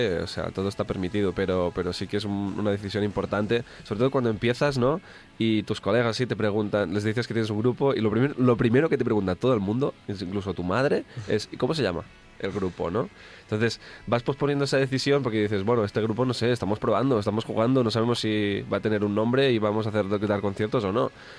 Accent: Figueres, Catalonia, Spain; y yo soy de Figueras.

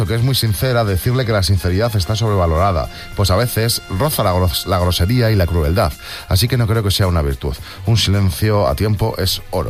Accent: Spain; zona de La Rioja, Navarra, mi tierra y tal.

